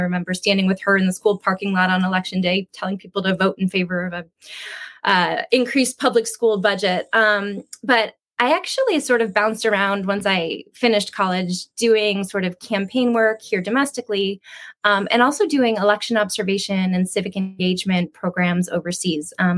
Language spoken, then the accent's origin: English; Pennsylvania, United States; now in Washington, United States; I registered to vote in DC, but I actually still have my driver's license from my home state of Pennsylvania.